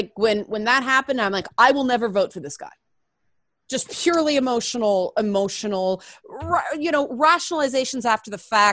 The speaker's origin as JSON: {"language": "English", "country": "Canada", "said": "because I'm Canadian and you're it's funny because residents can vote up here."}